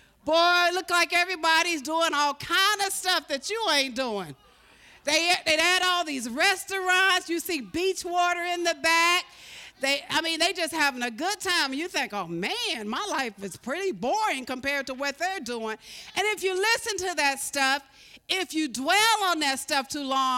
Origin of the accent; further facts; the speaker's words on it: Carbondale, Illinois, United States; I remember growing up in Carbondale, 8 kids in my family, 8 children